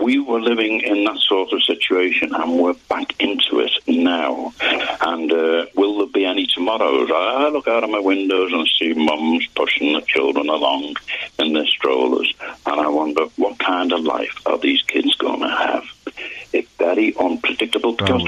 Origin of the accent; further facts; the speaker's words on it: United Kingdom; born there; I was born in Britain, although I'm Irish, and my father was an American citizen.